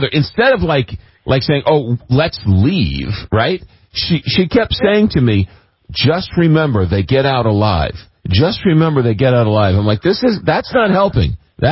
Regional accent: Long Island, New York, United States; Now, I grew up on Long Island, okay?

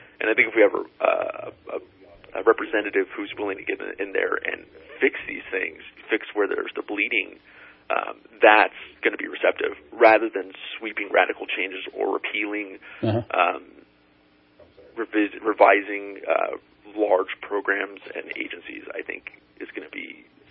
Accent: California, United States; I'm from Central Valley and from down south.

